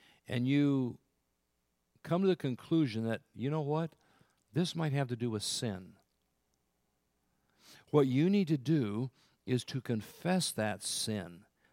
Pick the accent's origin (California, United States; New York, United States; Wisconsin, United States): California, United States; I was raised in California. I never lived more than about 20 miles from the ocean. And so the popular look when I was growing up was the surfer look.